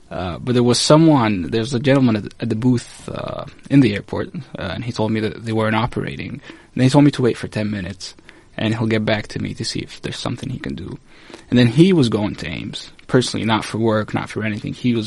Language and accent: English; Cairo, Cairo Governorate, Egypt; I'm from Cairo.